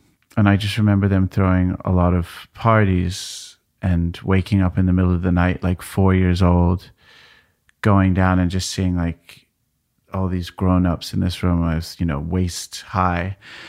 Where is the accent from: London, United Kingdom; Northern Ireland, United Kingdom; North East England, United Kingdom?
London, United Kingdom; moved away; also born or lived in New York; that's how I remember growing up in London.